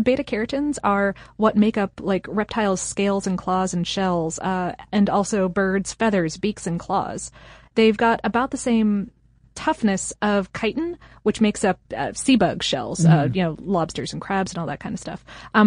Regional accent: Akron, Ohio, United States; born there; I was born in Akron, so I needed to point it out.

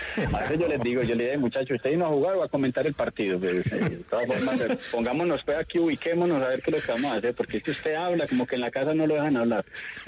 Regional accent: Remedios, Antioquia, Colombia; Yo le decía, yo soy de Remedio.

